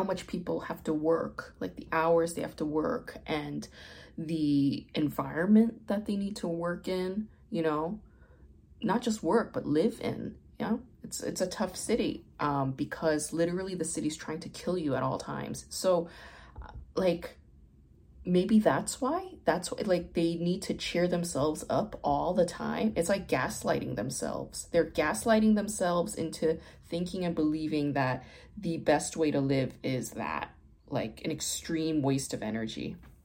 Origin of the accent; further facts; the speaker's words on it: Brooklyn, New York, United States; I grew up in like Bay Ridge, Brooklyn. Bay Ridge, Brooklyn. That's like a very like right wing, like Republican part of Brooklyn.